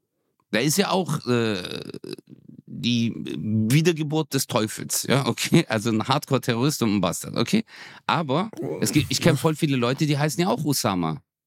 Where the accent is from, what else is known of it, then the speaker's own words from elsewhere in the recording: Germany; Nee, ich bin Deutscher, aber im Deckmantel des Türken sage ich halt manchmal Hitler.